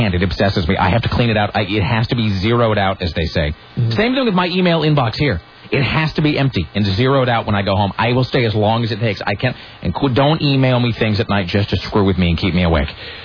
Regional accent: United States; I'm an American, and as an American, I have an air conditioner, and I will use it.

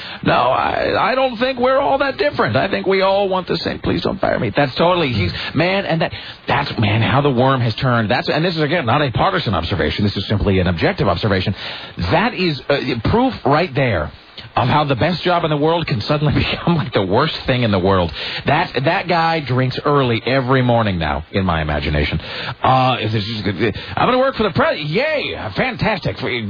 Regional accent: Kennewick, Washington, United States; Same thing when I was growing up in Kennewick.

